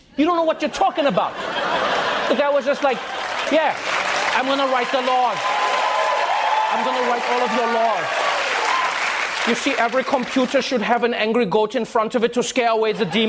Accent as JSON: {"language": "English", "country": "South Africa", "said": "some news coming out of my home country, South Africa."}